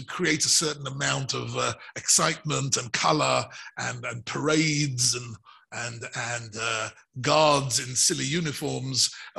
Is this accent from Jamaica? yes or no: no; England, United Kingdom; like I'm British, right? So in England, we've got a queen, right?